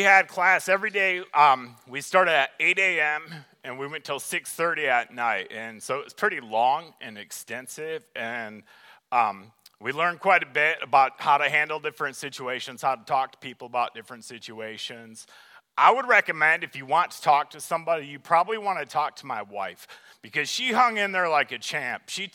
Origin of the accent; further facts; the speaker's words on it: Michigan, United States; I was very into skateboarding and BMX, and I grew up in Michigan, so we didn't have the internet.